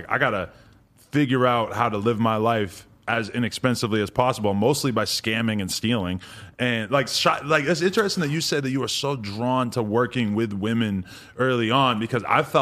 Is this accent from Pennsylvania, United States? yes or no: no; New Hampshire, United States; A lot of heroin where I grew up.